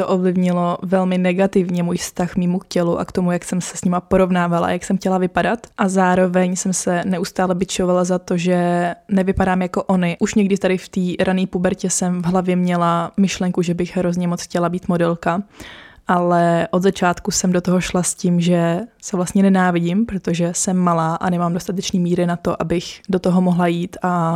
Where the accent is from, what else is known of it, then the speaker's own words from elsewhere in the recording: Karlovy Vary, Karlovy Vary Region, Czechia; v obchodním centru u nás v Karlových Varech